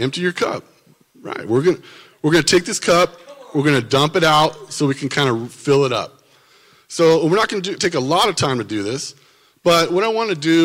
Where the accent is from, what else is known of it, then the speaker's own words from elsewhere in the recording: San Diego, California, United States; I live in San, born and raised in San Diego. I love it here